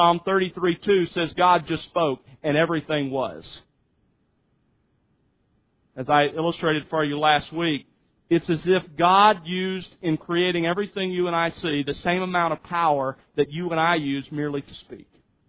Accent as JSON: {"language": "English", "town": "Mobile", "region": "Alabama", "country": "United States", "tie": "born or raised there", "said": "when I was growing up in Mobile, to sit through the fringes of Hurricane Camille."}